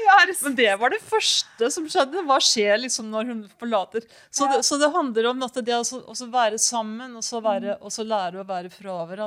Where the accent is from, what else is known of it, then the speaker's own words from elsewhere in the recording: Hamar, Innlandet, Norway; jeg vokste opp på Hamar, en liten by som var veldig fredelig, og det var ikke noe farlig